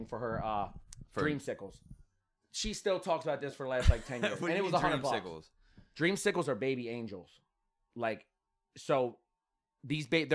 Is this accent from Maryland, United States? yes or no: yes; Baltimore, Maryland, United States; South Baltimore, Hanover Street.